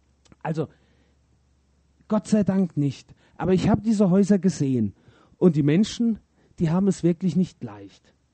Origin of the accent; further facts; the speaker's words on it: Germany; now in Brazil; die Menschen sind ein wenig anders, wie ich es aus Mitteleuropa, ich komme ja aus Deutschland, gewohnt bin.